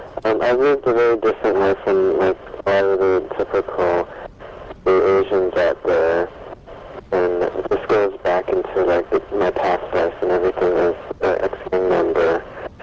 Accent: Rockford, Illinois, United States; born there; I was born in Rockford, Illinois, a small little town.

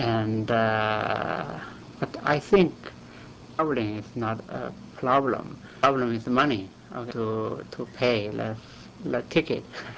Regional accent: China; I was born in China and I grew up there, and I want to work there for public health issues

